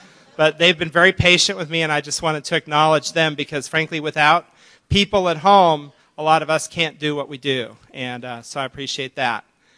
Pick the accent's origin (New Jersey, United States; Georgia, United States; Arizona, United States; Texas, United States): Arizona, United States; you know, I'm from Arizona, and all we hear is how you Californians need our water.